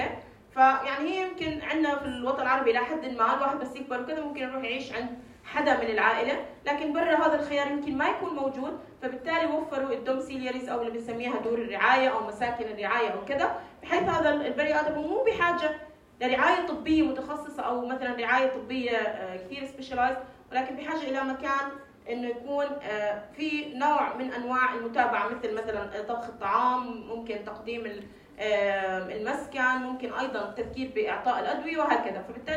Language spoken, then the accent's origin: Arabic; Jordan; او زي مثلا هوم كير مثلا يمكن مش موجود عندنا بالاردن،